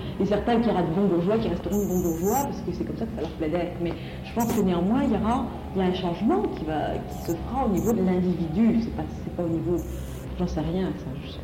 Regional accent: Corsica, France; born there; En Corse, par exemple, je suis corse de naissance

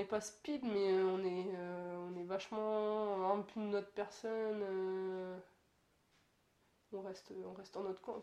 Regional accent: Paris, Île-de-France, France; born there; mes parents on habitait Paris. Moi, je suis née à Paris.

